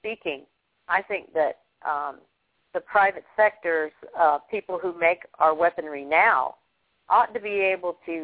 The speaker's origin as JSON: {"language": "English", "region": "Florida", "country": "United States", "said": "but I'm from Volusia County, Florida"}